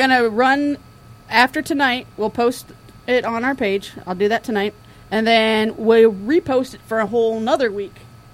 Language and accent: English; the South, United States; we're from the South